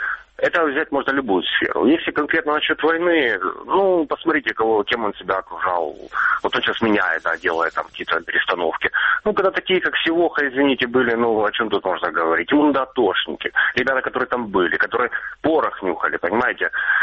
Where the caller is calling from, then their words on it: Mariupol, Donetsk Oblast, Ukraine; Здравствуйте … Мариуполь.